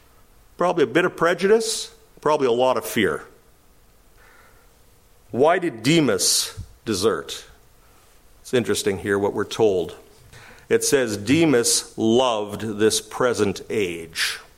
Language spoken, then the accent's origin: English; Winnipeg, Manitoba, Canada; I grew up in Winnipeg. There used to be a store called Kresge's.